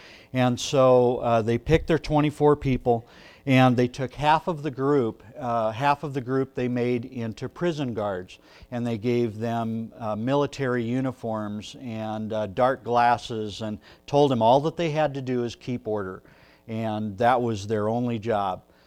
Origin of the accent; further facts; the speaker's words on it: Nebraska, United States; I'm from Nebraska. I was raised in a small town, small church, by a very godly family.